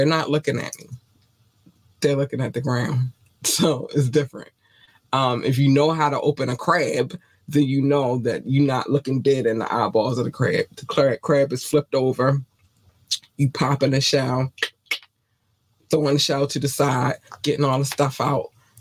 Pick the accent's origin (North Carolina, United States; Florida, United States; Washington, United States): North Carolina, United States; moved away; because we come from North Carolina and we migrated here